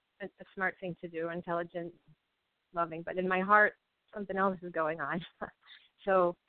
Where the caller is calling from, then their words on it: Massachusetts, United States; from Massachusetts calling.